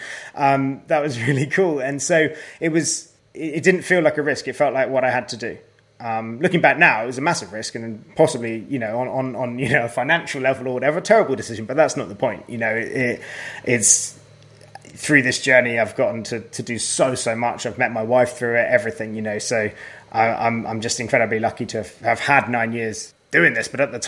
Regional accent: South East England, United Kingdom; So yeah, so I grew up just outside London in the southeast of England.

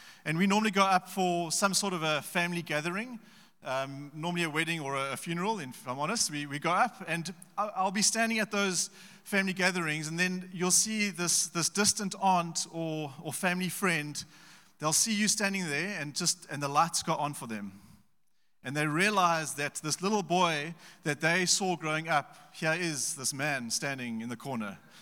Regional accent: Pretoria, Gauteng, South Africa; We return home to Gauteng is our home. I grew up in Pretoria, my wife in Joburg.

